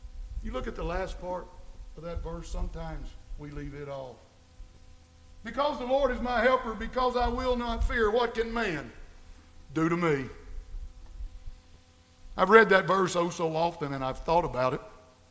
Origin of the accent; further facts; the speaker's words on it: Murfreesboro, Tennessee, United States; when I was growing up in Murfreesboro, we sang a song so often.